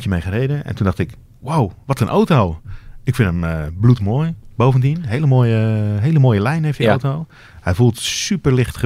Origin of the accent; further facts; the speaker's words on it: Netherlands; Misschien zijn wij Nederlanders ook gewoon te nuchter voor dat soort dingen.